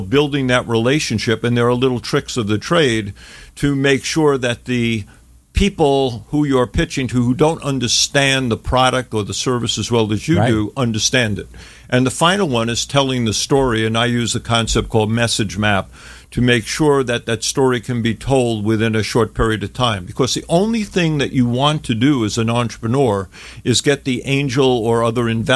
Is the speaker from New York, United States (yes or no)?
yes; New York, United States; You can probably tell by my accent and attitude, but yeah, that's pretty simple. But I actually grew up very poor